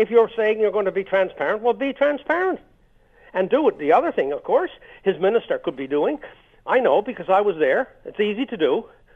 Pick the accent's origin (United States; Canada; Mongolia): Canada; I'm insulted as a Canadian. I'm insulted as a citizen. I'm insulted as a taxpayer